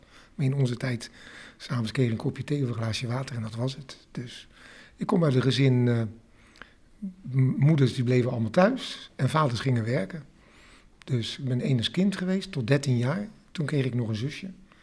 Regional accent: Rotterdam, South Holland, Netherlands; Ik ben een echte Rotterdammer, dat kun je wel horen hè. En ik ben 70 jaar en ik ben in Rotterdam ook geboren. En ik woon nog steeds in Rotterdam, met heel veel tevredenheid.

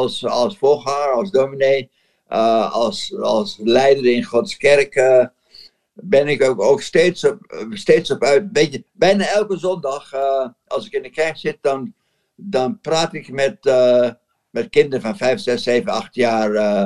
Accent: Haarlem, North Holland, Netherlands; zo ben ik een beetje opgegroeid in Haarlem.

